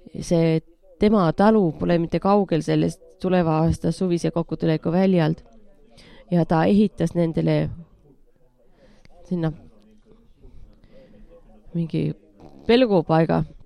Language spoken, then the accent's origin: Estonian; Äänekoski, Central Finland, Finland; See on seal, kust mina pärit olid, Äänekoskelt.